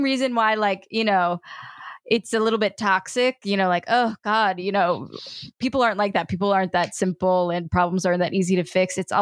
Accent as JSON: {"language": "English", "town": "Chicago", "region": "Illinois", "country": "United States", "said": "I'm from Chicago."}